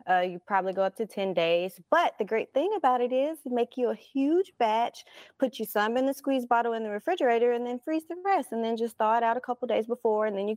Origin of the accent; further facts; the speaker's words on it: Jackson, Mississippi, United States; So comeback sauce originated in my hometown, Jackson, Mississippi